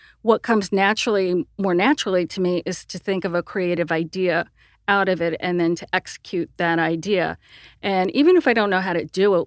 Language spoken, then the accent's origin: English; Sierra Vista, Arizona, United States; I grew up in a tiny podunk town of Sierra Vista, Arizona. It's a really pretty place.